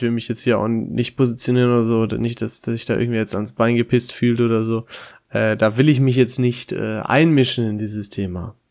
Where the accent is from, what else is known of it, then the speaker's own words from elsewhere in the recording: North Rhine-Westphalia, Germany; jeder Jeck ist anders, wie man hier bei uns im Pott sagt.